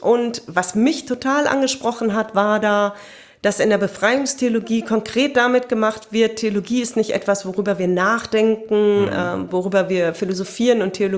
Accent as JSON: {"language": "German", "region": "North Rhine-Westphalia", "country": "Germany", "tie": "born or raised there", "said": "Ja, ich bin geboren im Sauerland, wenn ich mal so weit aushole. Sehr gerne da aufgewachsen"}